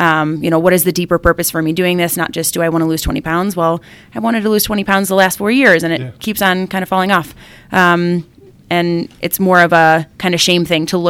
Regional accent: Cleveland, Ohio, United States; So I grew up in Ohio, around Cleveland area, and I went to college in Florida, actually.

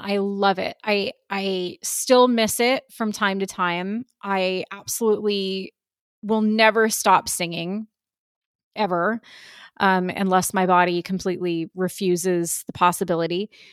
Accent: Massachusetts, United States; accent: Boston; my accent was deplorable, which has been trained out of me, by the way. You can't walk into, you know, film and TV auditions with a wicked thick Boston accent.

